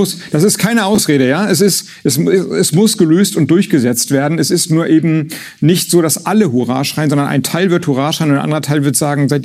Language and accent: German; Schleswig-Holstein, Germany; Genau, ich komme ja aus Schleswig-Holstein, das wissen Sie.